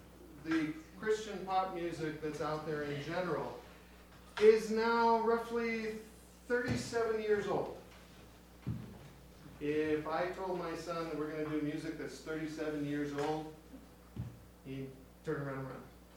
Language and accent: English; California, United States; And I come from Los Angeles County.